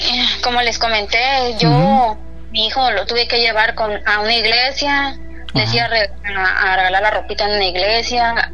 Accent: Chiapas, Mexico; voy a viajar, no sé si este año o el otro año, a mi tierra

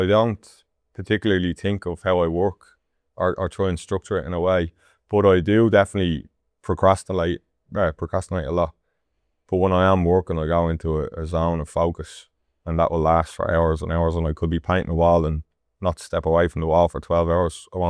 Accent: Ireland; Yeah, probably. Yeah, I'd be proud of being Irish.

